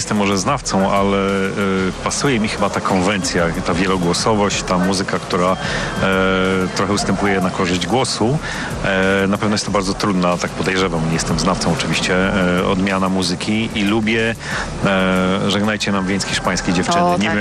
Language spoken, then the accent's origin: Polish; Szczecin, West Pomeranian Voivodeship, Poland; No przede wszystkim jestem szczecinianinem, szczeciniakiem, szczetinerem z urodzenia i wyboru i kocham to miasto.